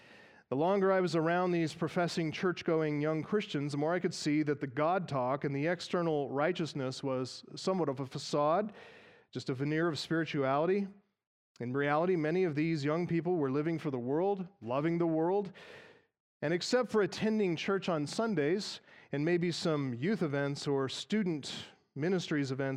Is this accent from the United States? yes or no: yes; Colorado, United States; When I got out of the military and returned home to attend the church that I was raised in here in Colorado